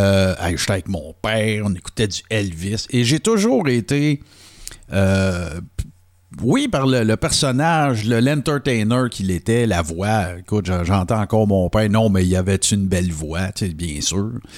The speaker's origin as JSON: {"language": "French", "town": "Béarn", "region": "Quebec", "country": "Canada", "said": "Moi, je viens de Béarn, on Témiscamingue."}